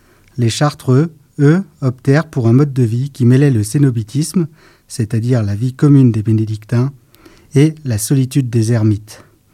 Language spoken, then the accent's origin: French; Grenoble, Auvergne-Rhône-Alpes, France; moved away; je suis un grenoblois émigré en Picardie.